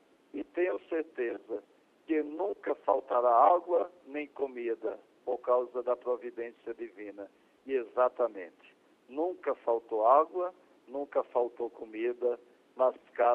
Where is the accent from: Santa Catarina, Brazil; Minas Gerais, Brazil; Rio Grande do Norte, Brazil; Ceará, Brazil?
Rio Grande do Norte, Brazil; Acari; born there; lá próximo onde eu nasci, Jardim do Seridó, no Rio Grande do Norte, na cidade de Acari